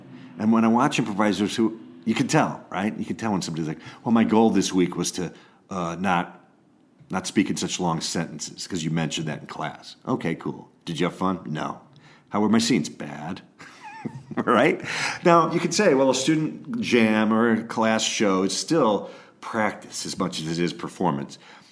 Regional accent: Chicago, Illinois, United States; I grew up in Chicagoland, so I didn't travel far for school.

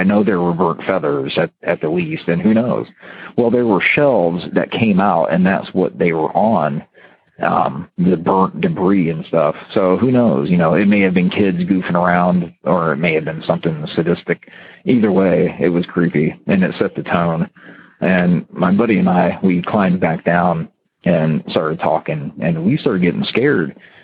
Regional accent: Ohio, United States; even though he was from Korea and I was from Ohio, he had cousins that lived in the area.

